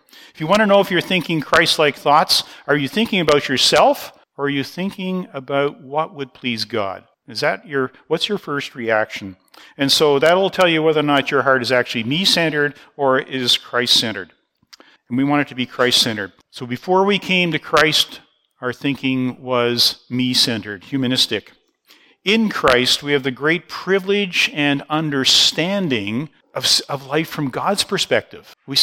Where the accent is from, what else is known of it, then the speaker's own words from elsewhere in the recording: Canada; I like to make sure there's maple leaves all over my baggage and my jacket and tell everybody I'm a Canadian.